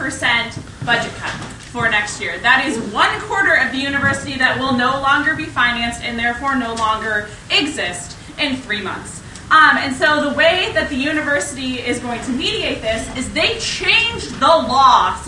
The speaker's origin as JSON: {"language": "English", "town": "Seattle", "region": "Washington", "country": "United States", "said": "I'm from Seattle, and I just graduated from UW."}